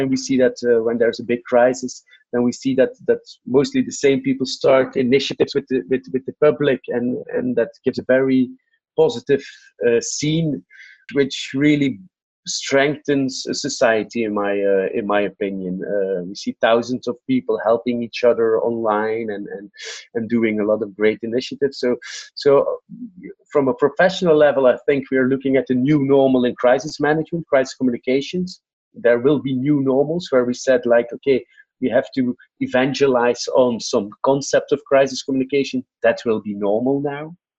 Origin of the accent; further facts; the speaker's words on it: Belgium; English is a second language; I'm from Belgium.